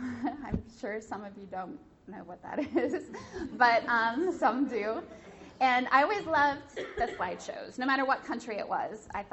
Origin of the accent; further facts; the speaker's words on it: Minnesota, United States; I grew up in a Christian family in a home. I grew up here in Minnesota, even though now, I mean, yes, it's my home, but it's not my home.